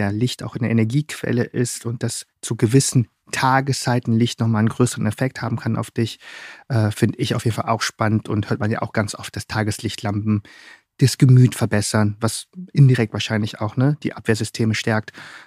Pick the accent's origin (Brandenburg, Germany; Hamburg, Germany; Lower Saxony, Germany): Hamburg, Germany; kenne ich als Hamburger nicht.